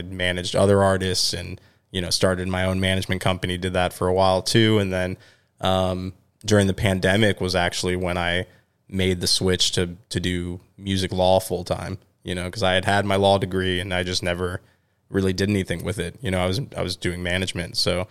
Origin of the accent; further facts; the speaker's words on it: Tampa, Florida, United States; Yeah, I'm born and raised in Tampa. I went to law school in Chicago, but then I came back.